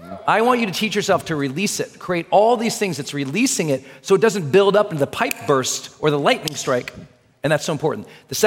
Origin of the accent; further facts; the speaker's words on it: Montana, United States; I'm from Montana, so there's food everywhere.